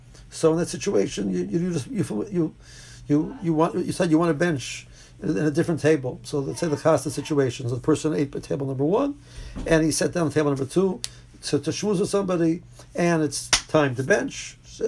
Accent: Silver Spring, Maryland, United States; so we're from Silver Spring, right?

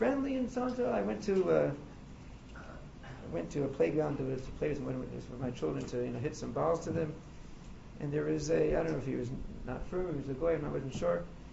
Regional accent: Kansas City, Missouri, United States; I mean, growing up in Kansas City, you know, we had our own little baseball team and everything.

